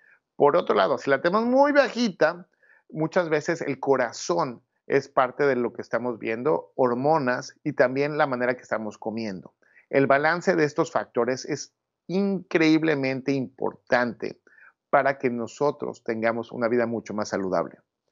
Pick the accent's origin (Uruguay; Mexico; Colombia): Mexico; digo, soy mexicano, me gusta muchísimo ponerle salsas a todo